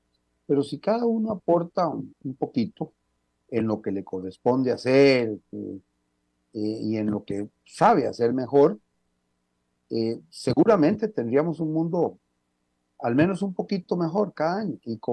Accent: Costa Rica; de saber que como ticos, sobre todo este mes que cumplimos el aniversario de nuestra independencia

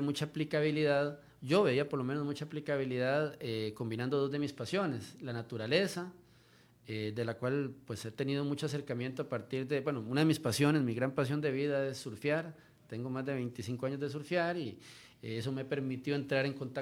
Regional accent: Costa Rica; moved away as an adult; Inicialmente yo salí de Costa Rica a hacer unos cursos de especialización en Derecho Ambiental en España

